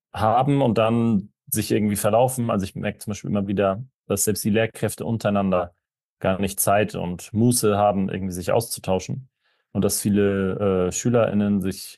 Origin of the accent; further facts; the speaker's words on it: Hamburg, Germany; ich komme eigentlich aus Hamburg. Mein Vater kommt aus der Türkei.